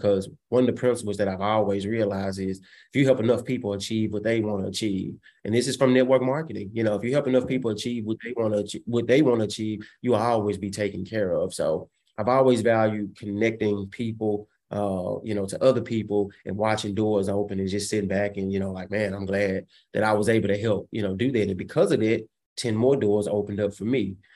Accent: Memphis, Tennessee, United States; So I come from Orange Mound.

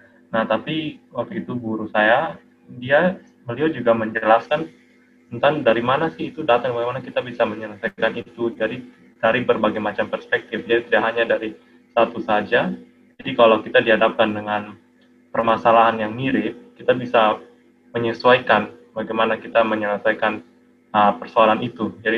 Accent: Kupang, East Nusa Tenggara, Indonesia; keluarga saya dari papa dan mama memang lahir dan besar di Kupang, di kota Kupang seperti tadi kata Kevin. Jadi saya sejak duduk di bangku sekolah, mulai dari bangku TK hingga kuliah S1, kuliah sarjana tuh juga di universitas di Kupang

